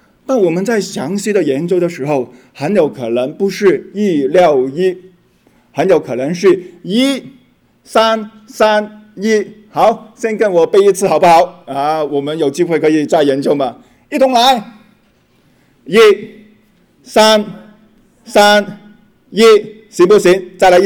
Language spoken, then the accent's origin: Chinese; China; 那我们中国人呢，我告诉你啊，我们呢是很容易斤斤计较的